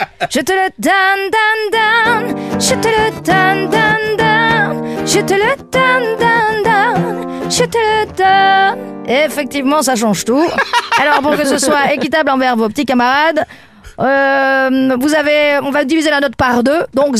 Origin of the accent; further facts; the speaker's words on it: Occitanie, France; j'ai été élevée dans le Tarn par des parents et des grands-parents